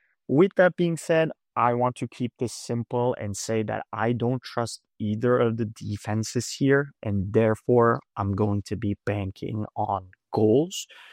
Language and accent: English; Turkey; But from a nationality standpoint, I would have wanted them to proceed for Turkey's chances of, you know, bet